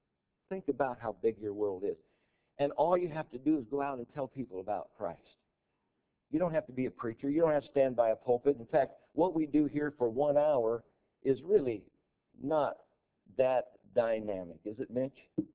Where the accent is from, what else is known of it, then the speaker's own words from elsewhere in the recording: United States; I'm an American and I know how to fly the flag.